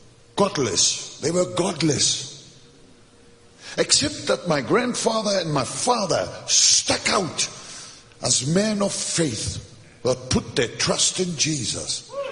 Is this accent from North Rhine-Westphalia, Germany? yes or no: no; Hamburg, Germany; When I was a teenager, I grew up in West Germany. We became refugees, landed in West Germany. I grew up in the city of Hamburg. Later on, I lived in the city of Frankfurt. But I'm neither a Hamburger nor a Frankfurter.